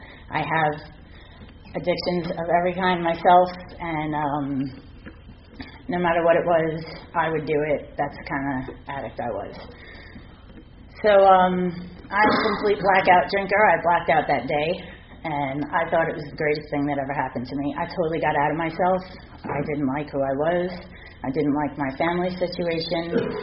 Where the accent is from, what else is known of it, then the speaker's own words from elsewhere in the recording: New York City, New York, United States; I grew up in Staten Island, New York. We were very poor. Grew up in a pretty bad neighborhood.